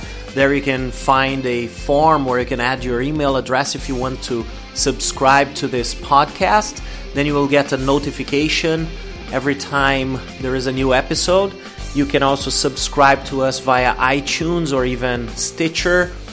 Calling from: Porto Alegre, Rio Grande do Sul, Brazil; English is a second language

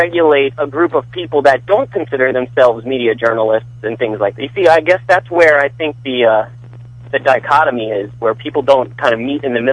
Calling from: Washington, District of Columbia, United States; I'm calling from Washington, D.C.

